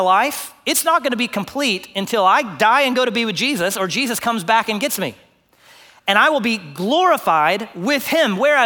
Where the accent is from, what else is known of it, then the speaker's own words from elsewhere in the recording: Houston, Texas, United States; Because I grew up in Houston. There are no stars in the sky if you grew up in Houston.